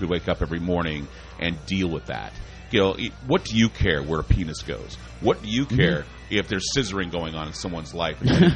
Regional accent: Utah, United States; the reason why I know this is because I was raised in Utah, and that's how the Mormons operate.

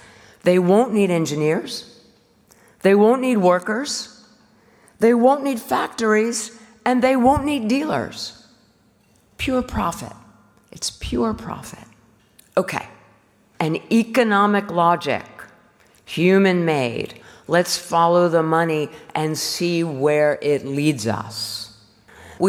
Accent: United States; I'm an American, what can I say?

